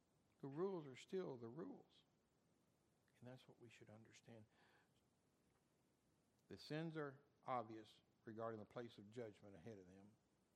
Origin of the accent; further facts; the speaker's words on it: Kentucky, United States; But I'm from Eastern Kentucky.